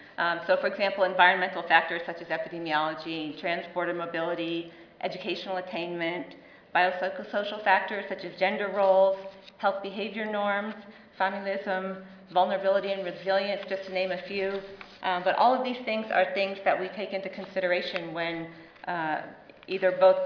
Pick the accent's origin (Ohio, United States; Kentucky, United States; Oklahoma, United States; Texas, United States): Texas, United States; El Paso; I'm from El Paso, Texas. I am a doctoral candidate at the University of Texas at El Paso